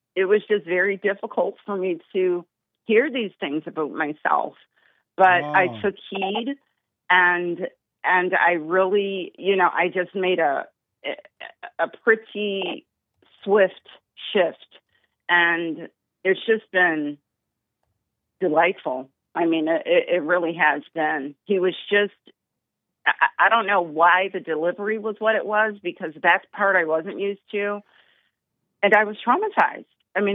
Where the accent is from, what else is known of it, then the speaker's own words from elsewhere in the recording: Aurora, United States; No. I'm from Aurora. My dad came here to work like 25 or 30 years ago.